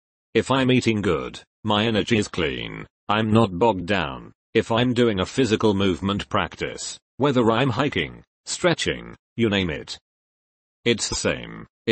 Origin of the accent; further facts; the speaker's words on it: United States; As an American who was raised Christian, turned my back on that, and found this new path.